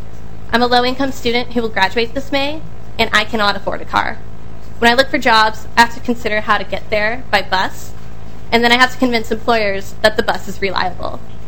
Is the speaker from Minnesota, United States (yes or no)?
yes; Outing, Minnesota, United States; I grew up in Outing, Minnesota, way up north in Cass County, and attended Central Lakes College in Brainerd.